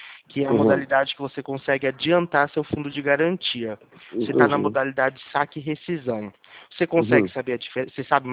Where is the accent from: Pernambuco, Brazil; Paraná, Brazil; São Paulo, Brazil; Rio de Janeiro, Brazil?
São Paulo, Brazil; A gente é de São Paulo